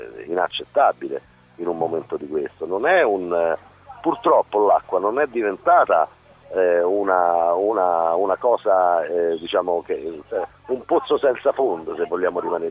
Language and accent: Italian; Civitavecchia, Lazio, Italy; Io sono di Civitavecchia, ma il lago di Bracciano per noi, diciamo, se vuoi passare un pomeriggio, una domenica, immerso in una cosa bella nostra